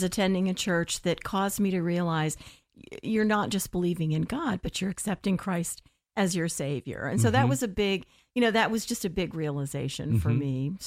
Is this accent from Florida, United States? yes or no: yes; Florida, United States; also born or lived in Ohio; I was born in Ohio. We moved down here from Ohio at a very, very early age. So I actually claim Florida as my